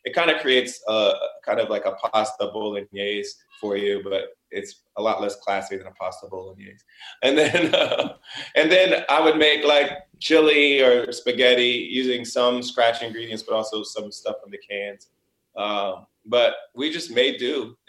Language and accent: English; Springfield, Ohio, United States; now in Los Angeles, United States; I was brought up in Springfield, Ohio. It's a small city.